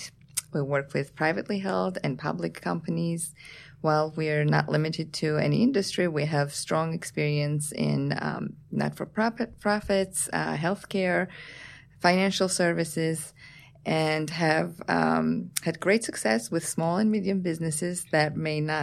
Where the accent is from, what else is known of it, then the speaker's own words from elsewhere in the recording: Georgia; now in United States; I am from Georgia, yes, a former Soviet Union. And currently I reside here in the United States with my family.